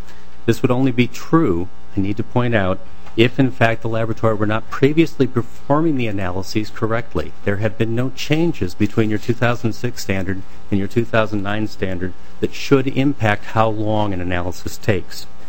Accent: Utah, United States; including my home state of Utah and including Minnesota.

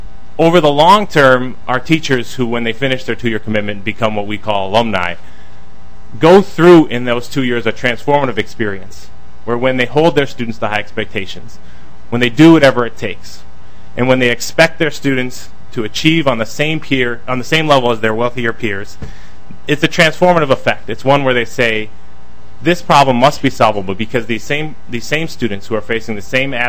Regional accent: Minnesota, United States; And as a Minnesota native, that's both shocking and embarrassing to me.

